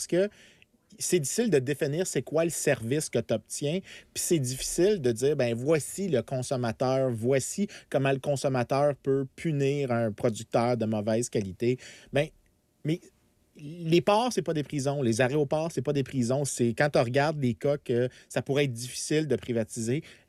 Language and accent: French; Quebec, Canada; moi, j'ai grandi sur la rive sud de Montréal.